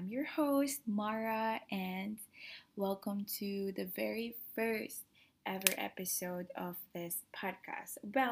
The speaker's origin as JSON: {"language": "English", "country": "Philippines", "tie": "born or raised there", "said": "So yeah, so I came from the Philippines. I am made and raised in the Philippines. I'm very proud Filipina, and I love my country"}